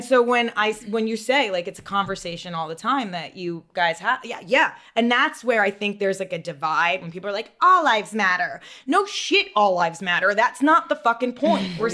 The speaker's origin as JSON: {"language": "English", "town": "Westport", "region": "Connecticut", "country": "United States", "tie": "born or raised there", "said": "so in Westport is very, very white. That's where I grew up in Connecticut."}